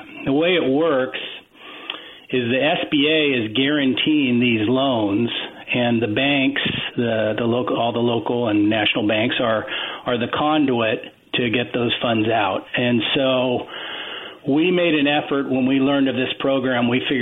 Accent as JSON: {"language": "English", "region": "California", "country": "United States", "tie": "born or raised there", "said": "I've been in Northern California for almost 30 years, but I did I grew up down in Orange County, so naturally I was a fan of a local team down there."}